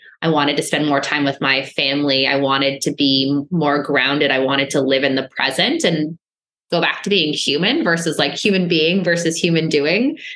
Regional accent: New York, United States; I'm a New Yorker. Like, you know, you can't screw with me.

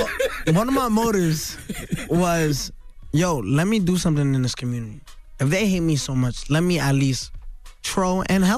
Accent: New York City, New York, United States; My culture is, I grew up in Bushwick, Brooklyn. It's my vocabulary. It's the way I talk.

